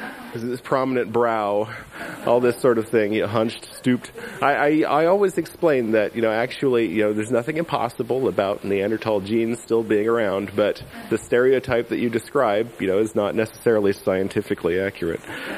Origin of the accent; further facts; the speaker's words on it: Kansas, United States; Kansas, I'm from Kansas, so I get sensitive about this.